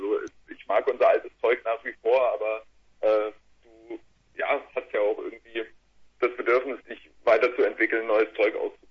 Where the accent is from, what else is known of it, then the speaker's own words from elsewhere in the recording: Würzburg, Bavaria, Germany; bei uns daheim in Würzburg